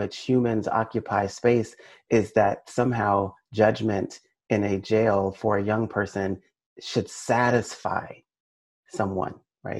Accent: Seattle, Washington, United States; born and raised in South Seattle, having seen the ways in which gentrification works

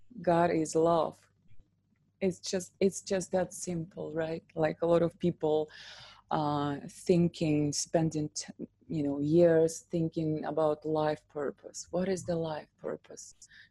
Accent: Russia; So I was born in Russia somewhere in the 80s

